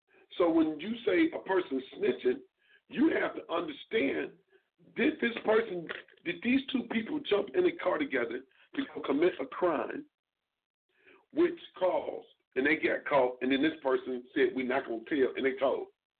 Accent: Chicago, Illinois, United States; I've seen incidents where some dudes, and this is in my hometown, Chicago.

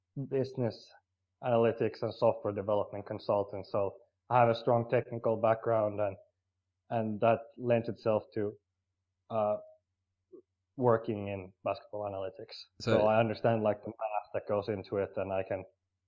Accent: Finland; English is a second language; I'm from Finland, one of the only basketball analytics guys from Finland.

